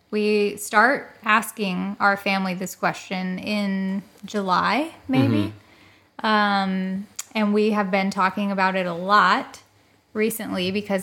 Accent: Canada; I am Canadian.

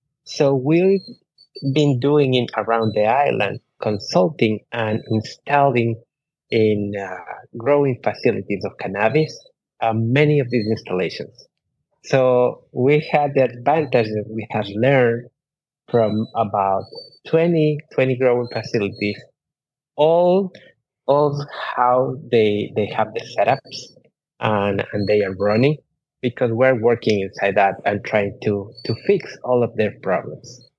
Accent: Ecuador; English is a second language; moved away as an adult; I'm originally from South America, specifically from Ecuador. But I moved overseas about 19 years ago.

